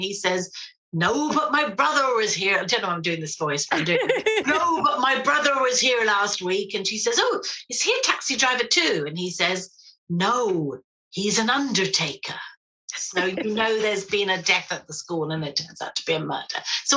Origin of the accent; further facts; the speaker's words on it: Brighton, South East England, United Kingdom; also born or lived in London; I was born in London and lived in London till I was five. My parents moved down to Brighton. So, and I was also at university in London and lived there quite a lot.